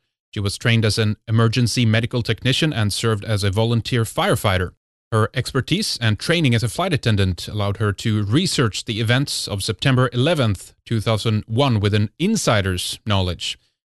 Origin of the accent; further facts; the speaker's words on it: Sweden; I'm from Sweden